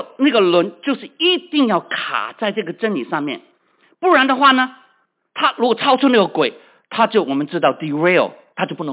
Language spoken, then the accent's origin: Chinese; China; 所以啊，我们中国人啊拼命啊搬来搬去啊